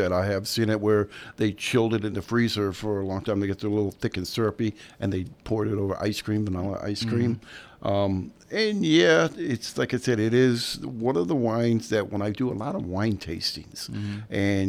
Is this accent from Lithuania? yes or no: yes; Lithuania; So I grew up in Lithuania. I was on a farm.